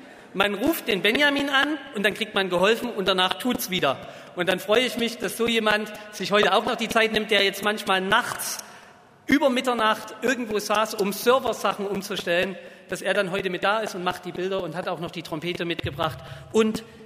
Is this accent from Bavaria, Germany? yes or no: no; Saxony, Germany; im heimatlichen Vogtland, da wo ich herkomme, auf dem Betzelberg bei Falkenstein